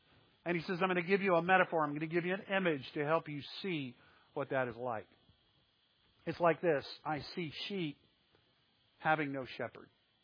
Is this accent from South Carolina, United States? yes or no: no; Texas, United States; I grew up in Texas. My dad ran a hospital in McAllen, Texas. But he bought a little ranch outside of a little town called Mission.